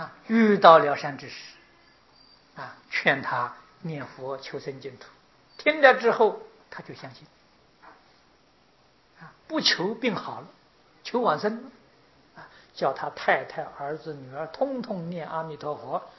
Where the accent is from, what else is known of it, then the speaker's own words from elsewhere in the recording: China; 就是我们中国人常讲一刹那，一刹那的时间。